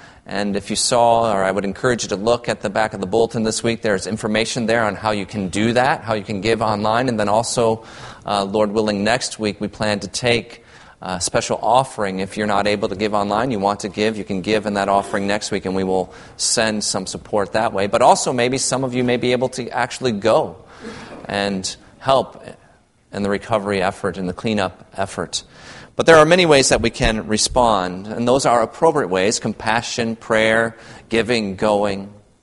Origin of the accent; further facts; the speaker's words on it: Michigan, United States; It's a game I played often as a kid growing up in Michigan, a great place to play, especially in the winter times when we would get all the snow